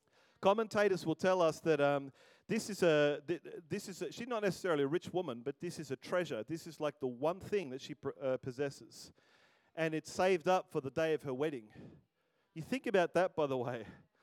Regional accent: Melbourne, Victoria, Australia; I'm sorry, I'm from Melbourne. I'm just doing the Melbourne thing, right?

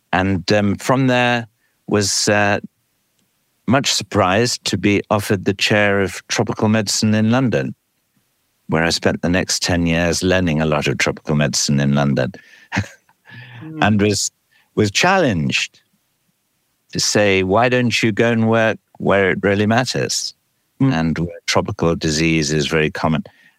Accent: Uganda; You know, I grew up in Uganda, which was a protectorate.

